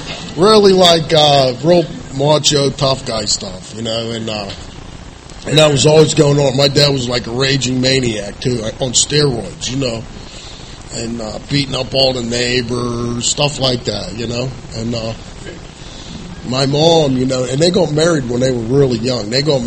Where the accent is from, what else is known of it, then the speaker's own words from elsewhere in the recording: Pittsburgh, Pennsylvania, United States; I grew up in Pittsburgh, Pennsylvania, kind of a child of the 70s.